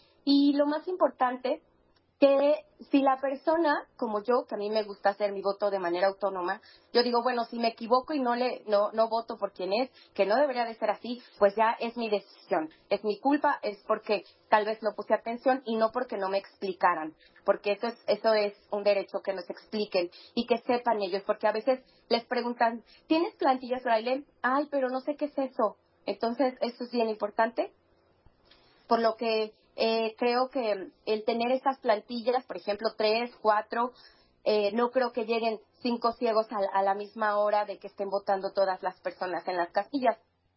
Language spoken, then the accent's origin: Spanish; San Luis Potosí, Mexico; soy de San Luis Potosí.